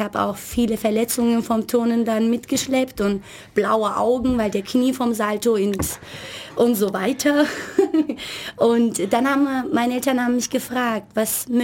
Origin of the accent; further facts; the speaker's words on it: Turkey; Ich komme aus der Türkei